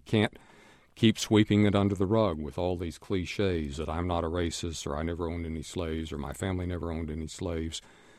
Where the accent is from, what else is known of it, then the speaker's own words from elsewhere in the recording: Houston, Texas, United States; And that has happened in my hometown of Houston, Texas.